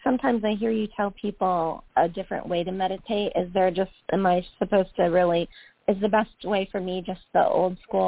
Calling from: Pennsylvania, United States; Pennsylvania.

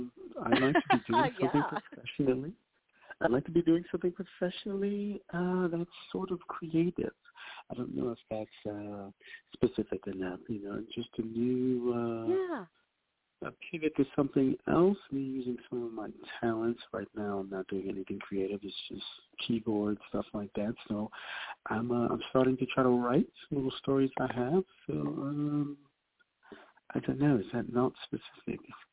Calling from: New York, United States; I'm calling from New York

